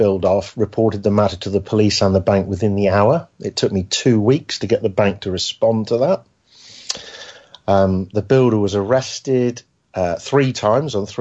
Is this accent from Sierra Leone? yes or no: no; South West England, United Kingdom; Yes, I'm from Cornwall.